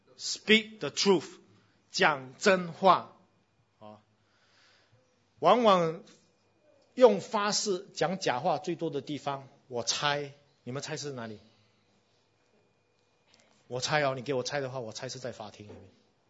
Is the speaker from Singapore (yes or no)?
yes; Singapore; 我们新加坡人有英文